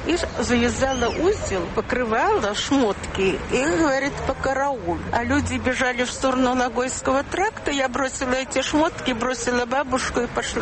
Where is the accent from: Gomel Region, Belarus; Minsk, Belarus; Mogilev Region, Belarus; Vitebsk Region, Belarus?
Minsk, Belarus; Я коренная венчанка. Где я могла быть? Только Минск.